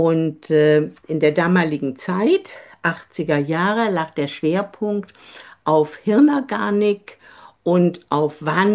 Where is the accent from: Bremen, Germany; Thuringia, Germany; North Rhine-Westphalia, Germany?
Bremen, Germany; Nach meinem Studium bin ich zurückgegangen nach Bremen. Ich komme aus Bremen.